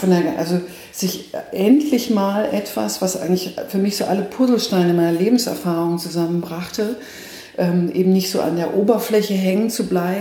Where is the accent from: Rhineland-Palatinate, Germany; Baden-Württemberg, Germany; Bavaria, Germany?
Bavaria, Germany; Nuremberg; now in Bielefeld, Germany; Ursprünglich komme ich aus dem Frankenland. Also ich könnte jetzt sozusagen an der Christkindl-Wahl könnte ich jetzt teilnehmen. Es dürfen nämlich nur gebürtige Nürnbergerinnen. Mhm. Bin aber weggegangen, weil ich bin im Studium und lebe jetzt in Bielefeld